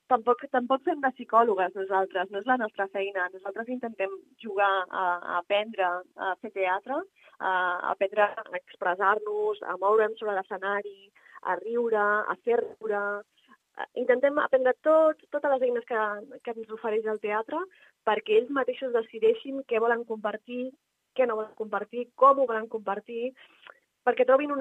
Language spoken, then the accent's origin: Catalan; Badalona, Catalonia, Spain; jo soc de Badalona